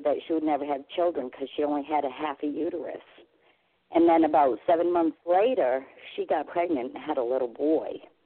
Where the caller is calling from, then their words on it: New Hampshire, United States; I'm calling from New Hampshire.